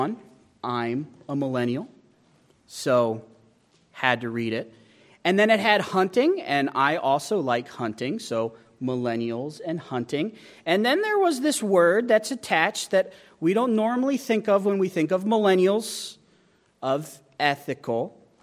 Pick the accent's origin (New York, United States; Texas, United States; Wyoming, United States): Wyoming, United States; Now, I could say that because I'm from Wyoming. You can't say that unless you're from Wyoming.